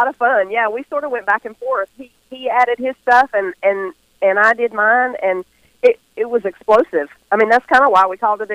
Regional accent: the South, United States; I'm a Southern girl, if you can't tell already. I'm from the South.

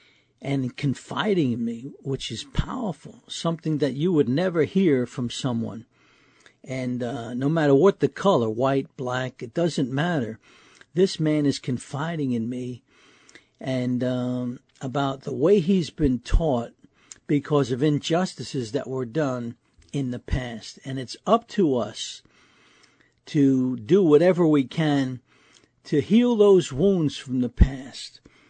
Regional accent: New York City, New York, United States; And in my home growing up in New York City, our door was always open.

